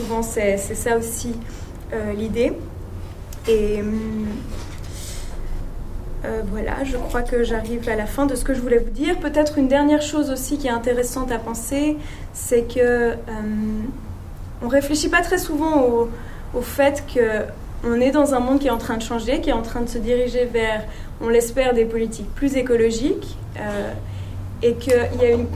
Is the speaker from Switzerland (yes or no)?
yes; Switzerland; il y a beaucoup plus de publicité que chez nous en Suisse